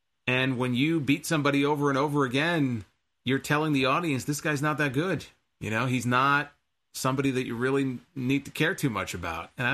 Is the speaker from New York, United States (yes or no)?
yes; New York, United States; It's all the same to me. I'm from New York.